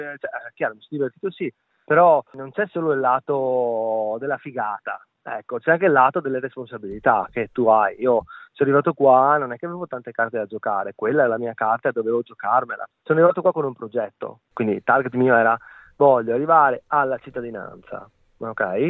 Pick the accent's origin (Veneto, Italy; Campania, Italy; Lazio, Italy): Veneto, Italy; moved away as an adult; now in Australia; Vengo dalla provincia di Treviso e sono venuto in Australia nel 2017. In cerca di fortuna, tra virgolette.